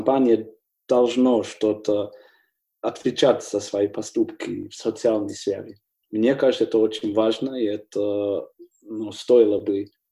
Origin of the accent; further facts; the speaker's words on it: England, United Kingdom; Russian is a second language; поскольку у нас и в Англии, откуда я родом